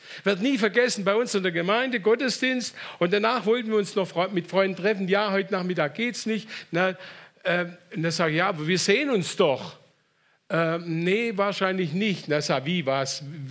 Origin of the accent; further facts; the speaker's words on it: Baden-Württemberg, Germany; accent: Swabian; wir sagen im Schwäbischen, wir kommen aus dem Schwabenland.